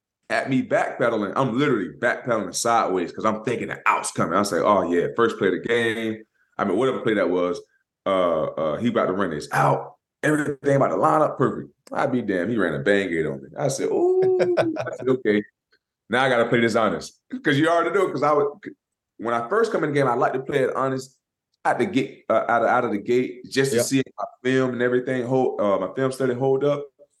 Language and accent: English; Florida, United States; And I always wanted to do that since I'm from Florida. You know, down there next to the ocean.